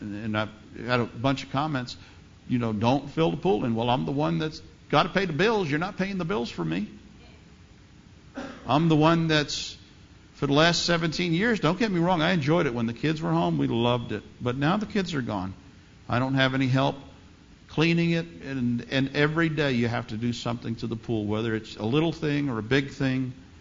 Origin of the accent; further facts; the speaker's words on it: New York City, New York, United States; Now, I grew up in the Bronx, and that's one of the best things that I got out of the Bronx, was the Bronx attitude.